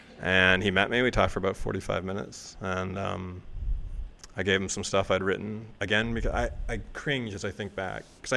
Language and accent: English; Toronto, Ontario, Canada; now in New York, United States; I'm a writer from Toronto, and I'd really love to meet you